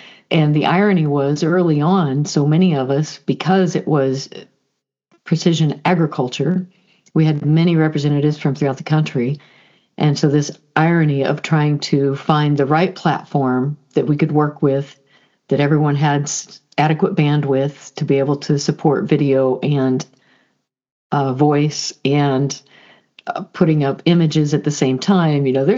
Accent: Illinois, United States; I'm a farmer from South Central Illinois

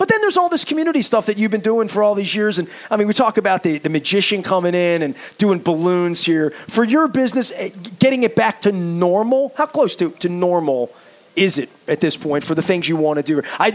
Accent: Dundalk, Maryland, United States; I mean, I'm from Dundalk, and I'll talk about the poop plant, and it did smell there the other day.

